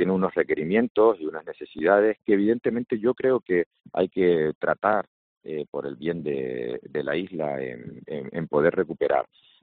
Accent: Canary Islands, Spain; para mí fue un impacto como canario. Todos éramos conscientes de que vivimos en islas volcánicas

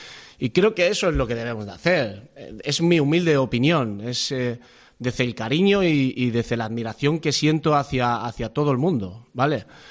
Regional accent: Extremadura, Spain; now in Gijón, Spain; creo que le da más importancia, no por ser yo, sino precisamente por eso, por no ser de aquí. Yo soy extremeño, este es mi décimo año

